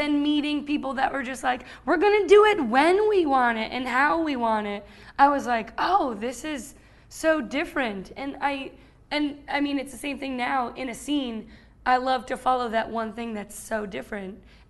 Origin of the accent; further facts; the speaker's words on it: Long Island, New York, United States; from Long Island.